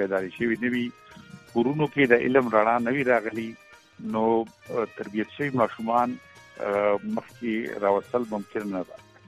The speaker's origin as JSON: {"language": "Pashto", "town": "Khadarsil", "region": "Khyber Pakhtunkhwa", "country": "Pakistan", "tie": "born or raised there", "said": "زمونږ کلی د کوهاټ لاچی سره نږدې خدرسیل نوم یو کلی وو"}